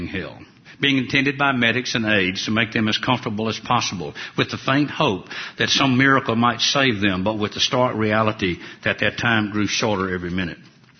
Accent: Alabama, United States; I can remember when I was a little boy, growing up in Alabama, and my mama, God rest her soul, would get me up on Sunday morning

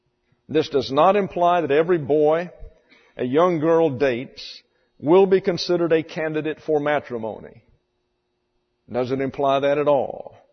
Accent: Wales, United Kingdom; Dating back to, now get this, I'm Welsh. Dating back to 17th century Wales

